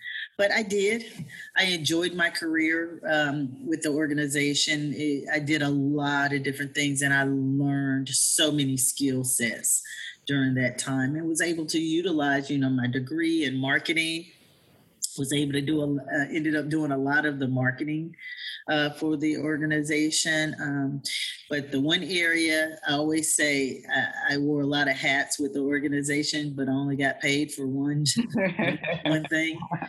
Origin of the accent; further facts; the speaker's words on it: Atlanta, Georgia, United States; Well, I'm from Atlanta. I wasn't born here, but I have lived here since I was about 6 weeks old.